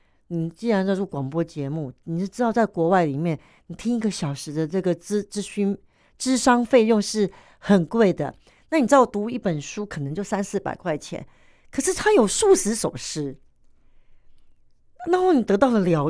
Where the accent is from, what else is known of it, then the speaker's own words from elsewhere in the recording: Taiwan; born there; 而且我很小我就问为什么我是在台湾出生的，而不是在大陆的任何